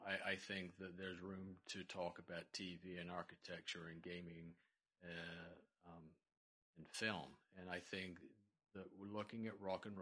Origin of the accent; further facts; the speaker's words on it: England, United Kingdom; Well, I grew up in England in the late 70s. Grew up in England in the late 70s.